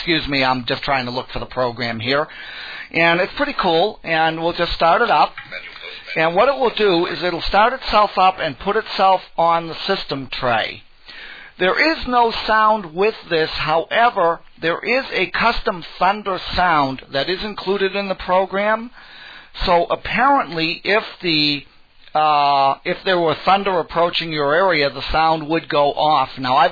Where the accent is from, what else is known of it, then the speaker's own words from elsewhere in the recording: United States; And because I'm American, I have mine set to Fahrenheit, of course.